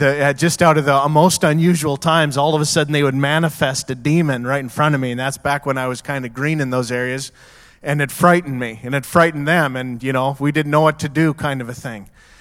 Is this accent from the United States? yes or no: no; Alberta, Canada; I took it for granted when I grew up in Alberta and was a couple-hour drive from the Rocky Mountains.